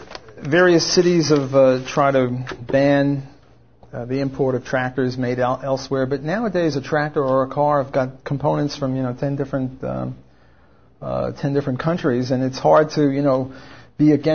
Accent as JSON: {"language": "English", "town": "New York City", "region": "New York", "country": "United States", "tie": "born or raised there", "said": "I was brought up in New York City, and you know they have those walk and don't walk signs"}